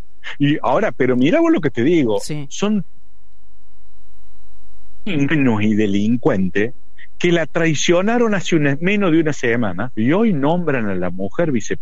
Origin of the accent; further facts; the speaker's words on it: Argentina; Yo soy argentino